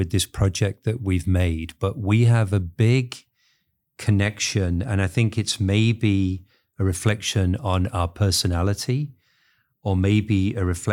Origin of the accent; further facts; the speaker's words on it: England, United Kingdom; now in Amsterdam, Netherlands; I'm an Englishman living in Amsterdam.